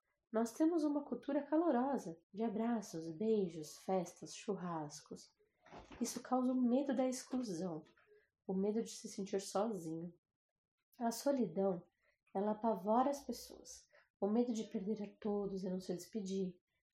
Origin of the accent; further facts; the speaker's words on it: São Paulo, Brazil; eu sou psicóloga, sou de São Paulo